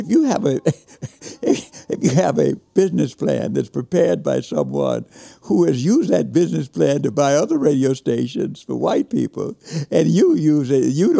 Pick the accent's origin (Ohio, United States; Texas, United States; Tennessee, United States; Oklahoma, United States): Texas, United States; San Antonio; I grew up in San Antonio, Texas, under segregated circumstances.